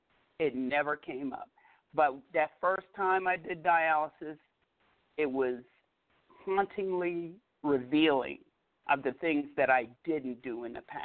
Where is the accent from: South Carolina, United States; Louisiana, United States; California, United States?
South Carolina, United States; Charleston; I'm from Charleston, South Carolina. I'm going to head back to Charleston to live.